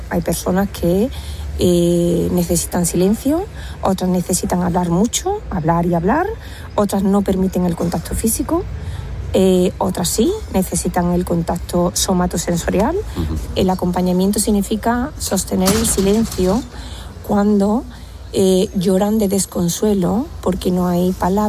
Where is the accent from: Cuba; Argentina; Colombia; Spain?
Spain; Adamuz, Andalusia; Como adamuceña y como profesional y como psicóloga general, pues me debía a estar aquí, a mi pueblo